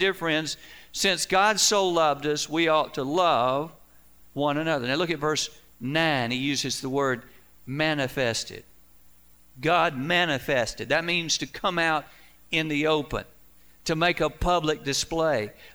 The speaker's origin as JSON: {"language": "English", "town": "Augusta", "region": "Georgia", "country": "United States", "tie": "born there", "said": "When I was born in University Hospital in Augusta, Georgia, I was born to a natural family"}